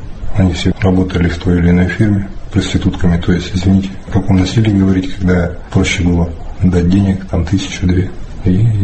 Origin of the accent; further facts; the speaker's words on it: Nizhny Tagil, Sverdlovsk Oblast, Russia; Да, я родом из Нижнего Тагила. Проживал там, у мастера по приемке цветного металла.